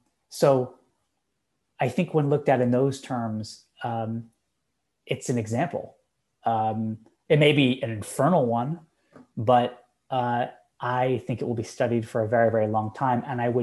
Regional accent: United States; I mean, I care as a American and somebody who just cares about civic issues

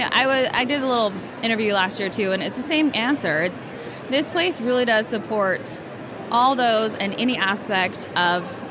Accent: Utah, United States; also born or lived in Hawaii; I'm from Utah. Lived in Hawaii for a little while. Came back.

